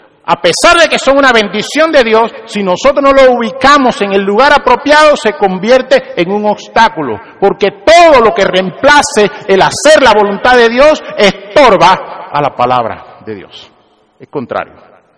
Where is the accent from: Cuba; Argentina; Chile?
Cuba; no le voy a decir que soy cubano